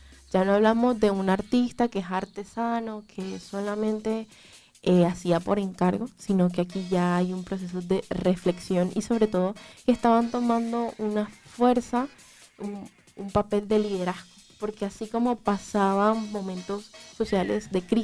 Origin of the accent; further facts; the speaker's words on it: Colombia; estas esculturas nos hacen reconocer a nosotros como nacionales colombianos, reconocer nuestro valor